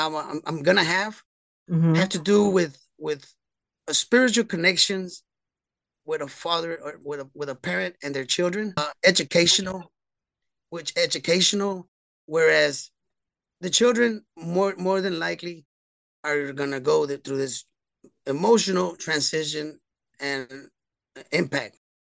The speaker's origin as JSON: {"language": "English", "town": "Houston", "region": "Texas", "country": "United States", "tie": "born or raised there", "said": "I was born in Houston, Texas, October 6, 1980. At a little bit over 1 year old, I was sent with my grandparents to be raised."}